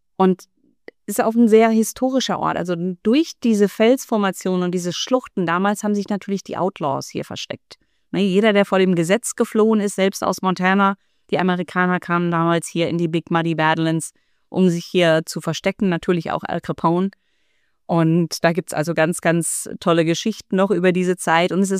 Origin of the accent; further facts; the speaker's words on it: Krefeld, North Rhine-Westphalia, Germany; now in Canada; Ich komme ja aus Krefeld.